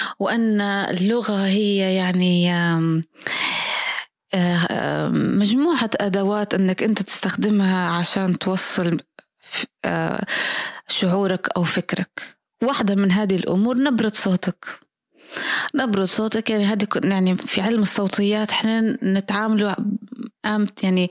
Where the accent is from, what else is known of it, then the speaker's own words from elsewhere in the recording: Libya; accent: Libyan; بس مش متعودة نغير لهجتي. صعب جدا جدا علي أن نغير لهجتي، ما نشوفش اللهجة الليبية صعبة لينا يعني.